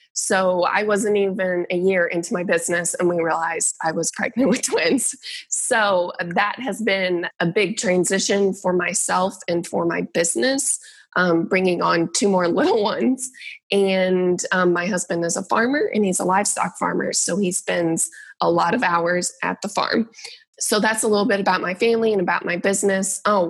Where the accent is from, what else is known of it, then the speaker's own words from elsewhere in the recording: Missouri, United States; now in Southern Illinois, United States; The reason I opened my brick and mortar is I'm in Southern Illinois. I'm originally from Missouri, grew up there, and had a full-time job there.